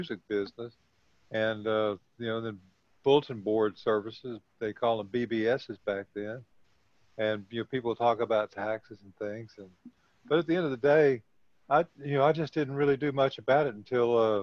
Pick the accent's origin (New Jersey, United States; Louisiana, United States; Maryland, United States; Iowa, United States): Louisiana, United States; Shreveport; I just loaded up and moved back to Shreveport. Cause, I mean, I was originally from Shreveport.